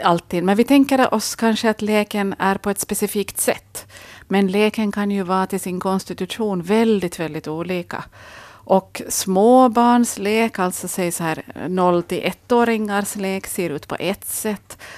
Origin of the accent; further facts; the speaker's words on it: Kristinestad, Ostrobothnia, Finland; also born or lived in Sweden; För jag tänker ändå att Vasa är min egen stad, även om jag är från Kristinestad.